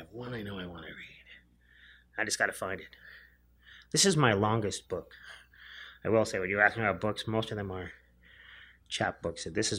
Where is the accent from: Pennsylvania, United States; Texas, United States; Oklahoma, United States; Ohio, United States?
Pennsylvania, United States; Erie; I'm from Erie, PA, and we are like the snow capital of the world.